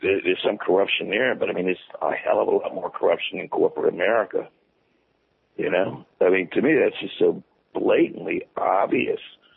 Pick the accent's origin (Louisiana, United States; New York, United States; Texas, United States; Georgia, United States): Louisiana, United States; I'm from Louisiana, Bob.